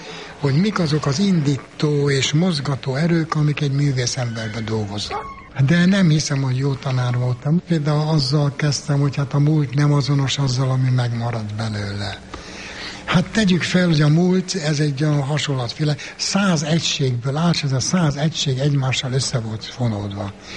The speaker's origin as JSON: {"language": "Hungarian", "region": "Székely Land", "country": "Romania"}